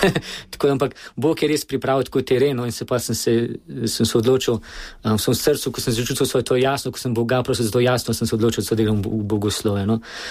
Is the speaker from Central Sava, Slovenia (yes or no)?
yes; Zagorje ob Savi, Central Sava, Slovenia; Ja, v Zagorju sem kot k veruki, k mašu, v šoli. Sicer sem doma iz župnije iz Vasirove, uh-huh. ampak to je nekaj 5 km dajena iz Zagorja. Ampak vse je pa v župniji Zagorje